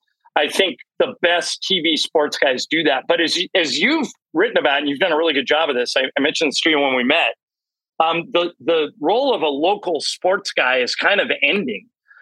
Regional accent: Los Angeles, California, United States; and then I got here to LA, which is my hometown, in 1995.

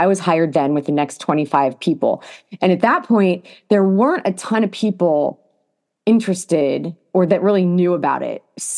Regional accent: Ohio, United States; also born or lived in Indiana; No, I'm not from Florida. I'm from actually Ohio. Then I lived in Indiana.

